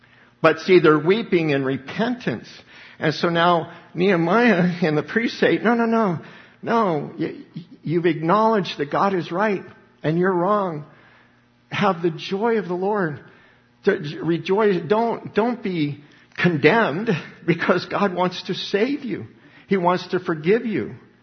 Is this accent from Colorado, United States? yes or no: yes; Littleton, Colorado, United States; You know, growing up in Littleton, Colorado, never saw the Ten Commandments, so we were ahead of the time in corruption where I was.